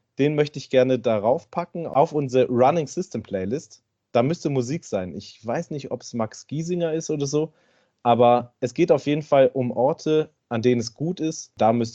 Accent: Hamburg, Germany; born there; also born or lived in Lübeck / Frankfurt / Tübingen; Geboren wurde ich in Hamburg, der Millionenstadt an der Elbe. Und gelebt habe ich nicht nur in Hamburg, sondern auch zwischen Hamburg und Lübeck, in Frankfurt, in Tübingen.

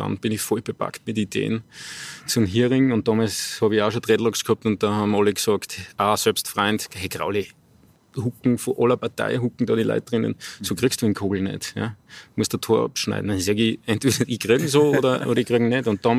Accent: Bad Goisern, Upper Austria, Austria; Also ich liebe das Salzkammergut und das ist meine Heimat und ich bin der weltoffenste Mensch.

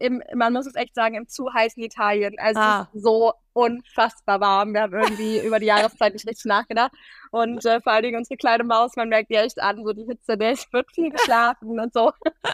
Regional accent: Hesse, Germany; einer ganz spannenden Nachfolgerin aus meiner Heimat, dem schönen Nordhessen.

